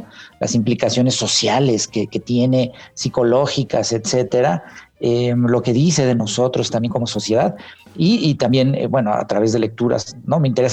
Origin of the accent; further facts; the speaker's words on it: Mexico; Porque nuestra manera de lidiar como buenos mexicanos con las tragedias es riéndonos un poco de ellas.